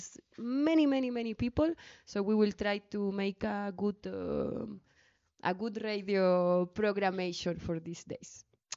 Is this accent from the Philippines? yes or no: no; Chile; from Asamblea Anarquista Valparaíso. We are from the territory occupied by the state of Chile.